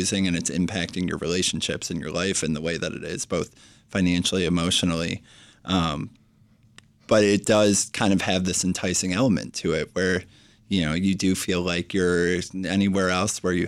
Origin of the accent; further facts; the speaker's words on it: Chicago, Illinois, United States; I'm from Chicago. I love the Cubs.